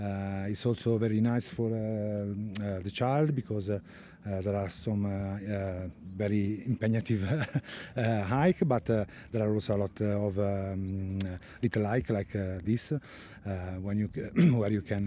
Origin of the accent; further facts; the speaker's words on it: Genoa, Liguria, Italy; English is a second language; I come from Genova in Italy.